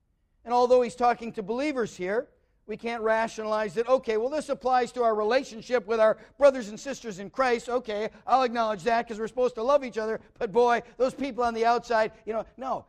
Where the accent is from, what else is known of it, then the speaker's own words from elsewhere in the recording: United States; I love being an American. And I love the freedoms that we have.